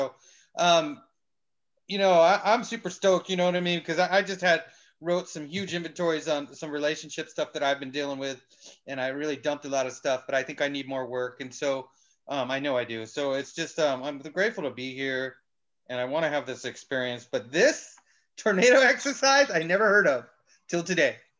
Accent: Elk Grove, California, United States; also born or lived in San Diego; I'm from Elk Grove. Actually, Elk Grove, just out of Sacramento. Just moved up here last year. Lived in San Diego most of my life.

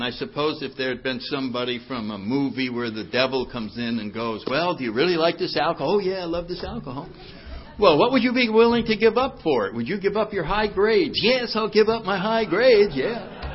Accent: New Haven, Connecticut, United States; I grew up in Connecticut, in New Haven, and... seemed like a pretty normal childhood

